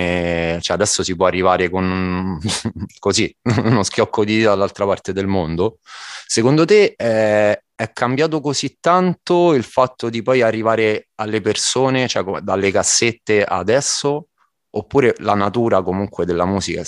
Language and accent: Italian; Rome, Lazio, Italy; io anche posso dirlo che comunque essendo romano